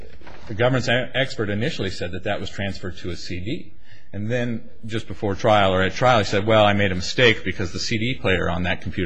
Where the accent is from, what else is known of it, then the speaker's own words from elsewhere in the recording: Helena, Montana, United States; I'm from Helena, Montana, stone's throw from Last Chance Gulch.